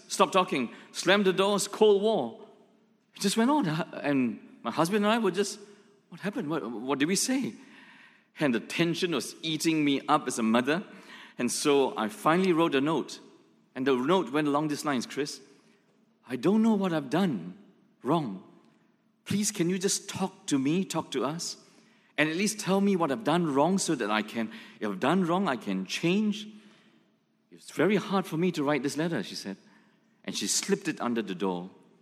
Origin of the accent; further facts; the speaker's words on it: Singapore; accent: Singlish; I will not pretend to put on an English accent that will fail terribly, so it will be my Singlish accent.